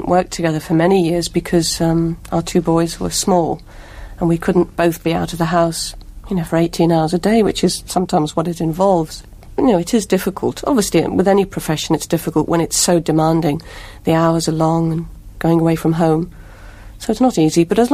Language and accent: English; Liverpool, North West England, United Kingdom; We grew up together in Liverpool. We went to school together.